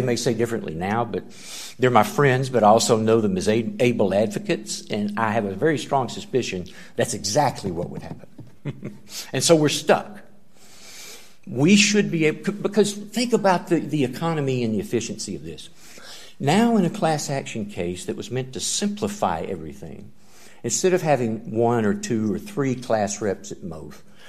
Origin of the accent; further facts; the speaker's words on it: Ducktown, Tennessee, United States; I'm from Ducktown, Tennessee. You're like, where the heck is that?